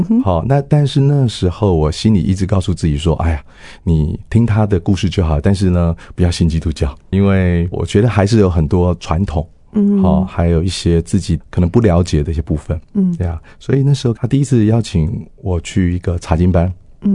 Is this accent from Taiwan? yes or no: yes; Taoyuan, Taiwan; 其实我是在那个桃园市成长的。那爸爸妈妈呢，其实他们我们是在一个小康的家庭成长。我们有五个兄弟姐妹，然后我是排行老大。